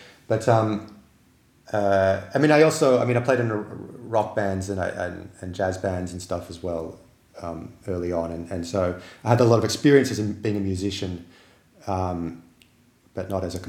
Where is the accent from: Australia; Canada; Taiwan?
Australia; New South Wales; Yeah, I was born here. I grew up just out of Sydney in quite an unusual way. We didn't have electricity and we were living in the bush.